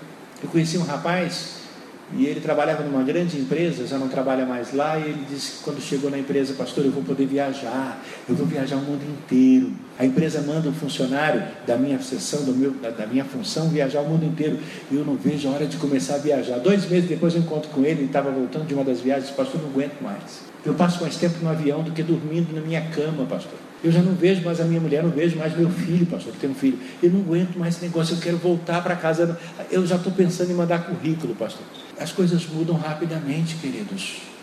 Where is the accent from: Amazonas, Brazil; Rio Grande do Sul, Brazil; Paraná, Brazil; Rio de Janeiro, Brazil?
Rio de Janeiro, Brazil; Eu nasci e me criei no Rio de Janeiro, as praias mais lindas, dizem alguns, estão lá.